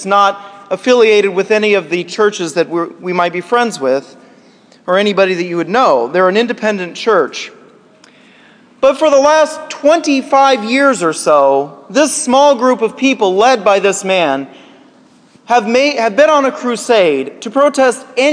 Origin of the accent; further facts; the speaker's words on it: Kansas, United States; Many of you have probably seen that my home state of Kansas was in the news this week